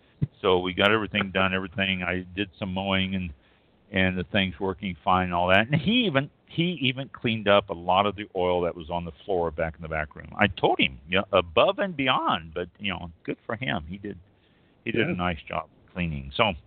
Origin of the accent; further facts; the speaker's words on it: Kansas City, Missouri, United States; And the reason I'm concerned, obviously, I'm from Kansas City.